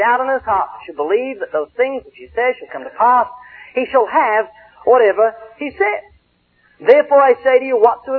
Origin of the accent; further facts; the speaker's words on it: New Zealand; now in California, United States